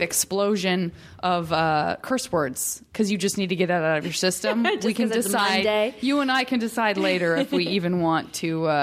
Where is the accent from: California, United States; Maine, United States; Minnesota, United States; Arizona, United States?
Arizona, United States; No, I'm from Arizona, and I've spent a lot of time in Idaho.